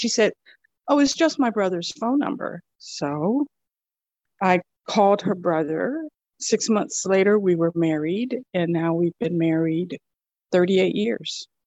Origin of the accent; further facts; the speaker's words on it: Miami, Florida, United States; now in Texas, United States; I grew up in Miami, Florida. I went to nursing school in Miami.